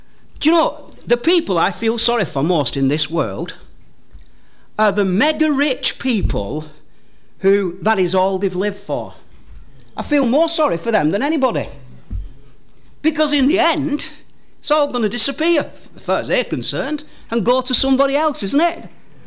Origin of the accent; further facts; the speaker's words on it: United Kingdom; on my passport, it says I am a citizen of Great Britain. And that's because I was born here. Both my parents were British citizens. I was raised in Great Britain.